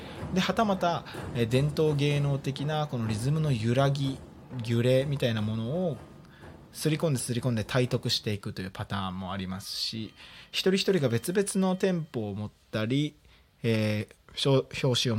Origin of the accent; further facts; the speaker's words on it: Kanagawa, Japan; やっぱりね僕は神奈川の出身で、そこで太鼓を始めていましたから